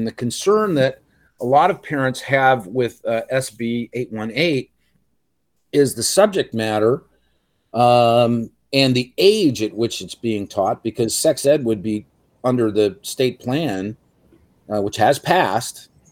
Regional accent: Ireland; As an Irish person with a German last name.

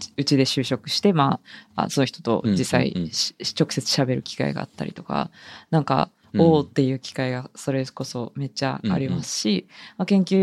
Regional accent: Sasebo, Nagasaki, Japan; 私は佐世保生まれな、まあ佐世保生まれ佐世保育ちなんですけど

